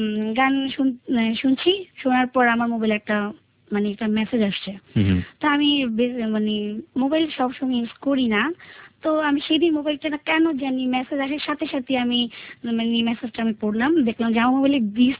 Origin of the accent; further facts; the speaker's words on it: Dhaka, Dhaka Division, Bangladesh; আমার বাসা ঢাকায়, আমরা ঢাকার স্থানীয়। আমার বাসা হচ্ছে ঢাকা মতিঝিলে।